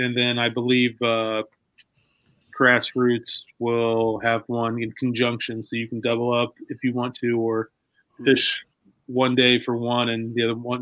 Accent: Muncie, Indiana, United States; The White River also goes through my hometown of Muncie.

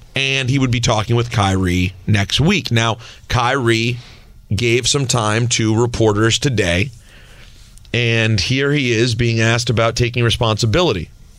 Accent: New Jersey, United States; Are you kidding me? I'm from New Jersey.

